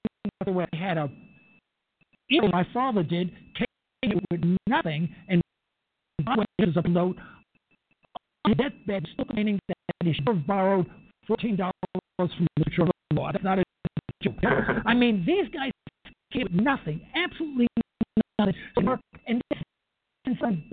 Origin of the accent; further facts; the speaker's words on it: New York City, New York, United States; I mean, I was born and raised in East New York.